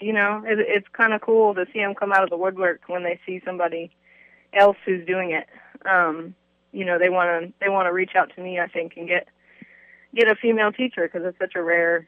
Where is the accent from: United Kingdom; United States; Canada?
United States; Texas; I'm originally from the South, Texas, so I kind of like the pace of life and the people.